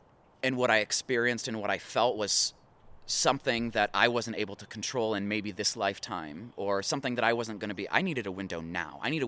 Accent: the Carolinas, United States; moved away as an adult; also born or lived in South Florida; now in Colorado, United States; I was born in South Florida in 1989, and I grew up in the Carolinas, where I got a lot of my education and experience until I moved to Colorado 10 years ago this year.

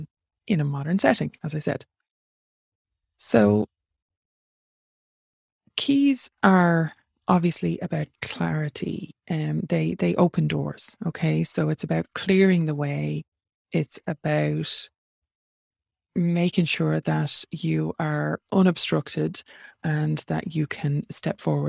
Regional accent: Ireland; I am an Irish witch, three, if you want to call me, user of native Irish magic, priest, practitioner, from Ireland.

